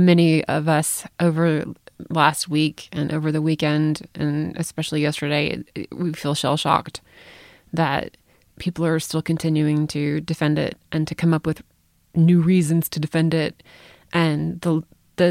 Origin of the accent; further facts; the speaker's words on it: United States; I'm leaving the country in 2 weeks. Oh my God, I have to travel abroad as an American.